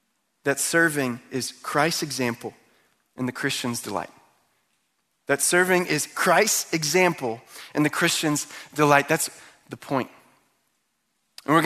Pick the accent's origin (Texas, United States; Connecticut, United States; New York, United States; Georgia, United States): Connecticut, United States; The one restaurant that I heard the most about while I grew up in Connecticut